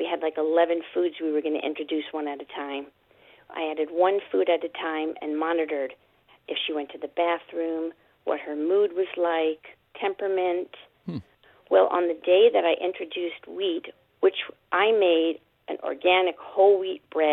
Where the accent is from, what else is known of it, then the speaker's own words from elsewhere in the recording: New York, United States; now in Ventura, United States; Well, I grew up in Brooklyn, Queens, and Long Island, New York.